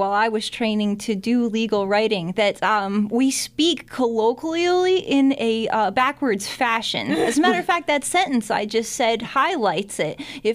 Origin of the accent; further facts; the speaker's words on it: New Paltz, New York, United States; also born or lived in Poughkeepsie / Kingston; I grew up in New Paltz until I was about 12 years old or so. At which point we moved further north in the Ulster County region into the Kingston and then later Kingston Saugerties area